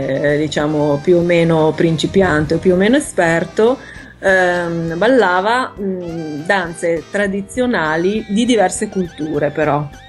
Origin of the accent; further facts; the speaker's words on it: Genoa, Liguria, Italy; pur essendo io genovese, sono nata a Genova, sempre vissuto a Genova.